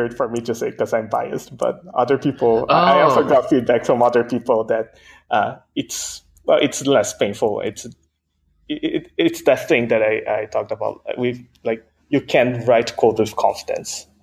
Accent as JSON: {"language": "English", "country": "Brazil", "tie": "born there", "first_language": "Portuguese", "second_language": "English", "said": "So my native language is actually Portuguese. So I was born in Brazil. I'm a Japanese Brazilian. So my native language is Portuguese. Second language is English. I've learned Japanese and I kind of know Spanish."}